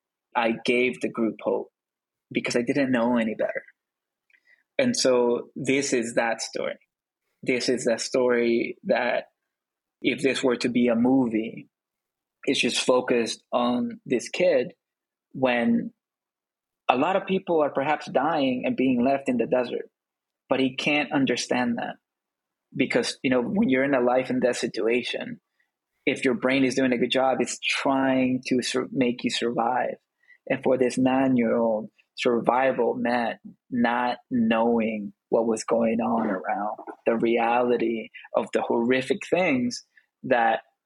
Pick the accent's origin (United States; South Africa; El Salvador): El Salvador; I am this 9-year-old survivor of the desert. I am from El Salvador. There's a lot of Salvadoran words in there. I am an immigrant.